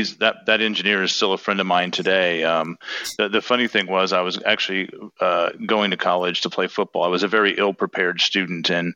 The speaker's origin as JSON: {"language": "English", "town": "Warsaw", "region": "Indiana", "country": "United States", "tie": "born or raised there", "said": "I grew up in the Warsaw community, but I grew up on a farm."}